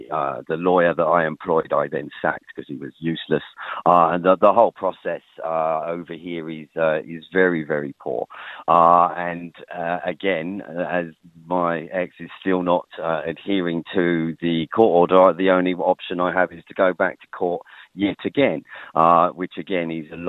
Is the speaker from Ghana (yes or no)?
no; England, United Kingdom; moved away as an adult; you may be able to tell from my accent, I'm an English lad that moved here with my wife and two kids about 3 years ago.